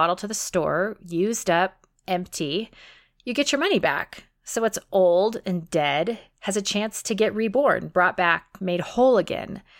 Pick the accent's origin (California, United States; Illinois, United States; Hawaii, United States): California, United States; So I grew up in California